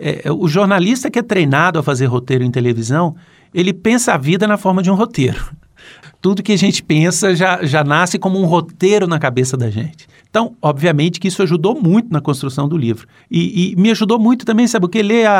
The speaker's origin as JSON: {"language": "Portuguese", "region": "Minas Gerais", "country": "Brazil", "said": "Eu sou de Minas, o livro se passa em Minas e acontece isso."}